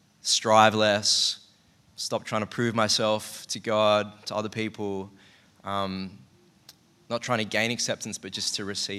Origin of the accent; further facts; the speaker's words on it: Sydney, New South Wales, Australia; growing up in Sydney and in, I guess, a merit-based society